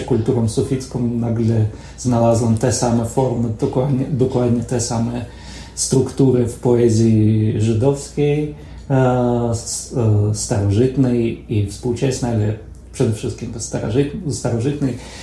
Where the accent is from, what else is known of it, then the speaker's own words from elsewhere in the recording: Israel; first language Hebrew; Polish is a second language; now in Poland; Ja poruszam się płynnie w języku hebrajskim, to jest język, w którym myślę, w którym się wychowałem w Izraelu